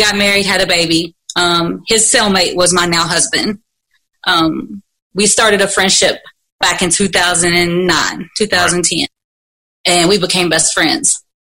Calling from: Louisville, Kentucky, United States; Louisville, Kentucky.

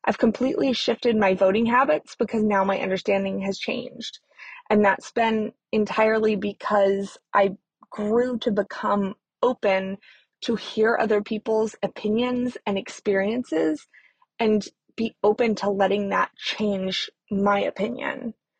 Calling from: Texas, United States; I use she, her pronouns, and I'm calling in from Texas.

